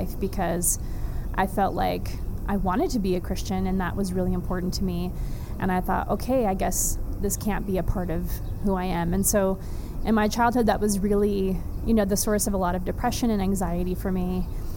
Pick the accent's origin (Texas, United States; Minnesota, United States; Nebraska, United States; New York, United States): Texas, United States; I grew up mostly in Texas, in a suburb of Dallas